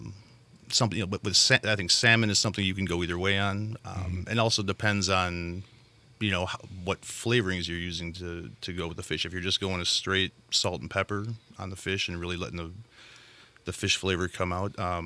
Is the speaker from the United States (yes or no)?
yes; Milwaukee, Wisconsin, United States; also born or lived in San Diego; I grew up in the Milwaukee area, and that's where I met my lovely wife, Leslie. We moved to San Diego in the early 2000s, lived out there for a while